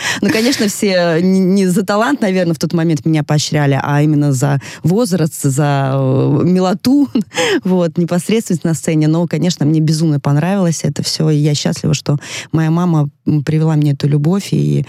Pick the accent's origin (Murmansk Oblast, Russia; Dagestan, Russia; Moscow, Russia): Murmansk Oblast, Russia; Severomorsk; жили в Североморске, и так как Североморск — закрытый город, получилось, по состоянию здоровья маму перевезли в Мурманск, и родилась я, именно вот родилась в Мурманске, но написали все равно Североморск. И прожила я 7 лет в Североморске.